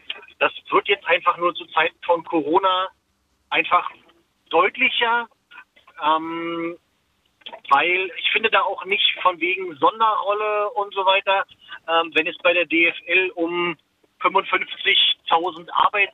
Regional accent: Berlin, Germany; Als Köpenicker ist es natürlich dann auch Union. Also als Berliner muss man ja nicht zwangsläufig Hertha-Fan sein.

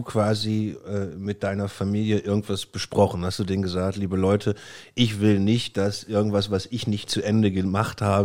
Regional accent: Rostock, Mecklenburg-Vorpommern, Germany; ich komme aus Rostock

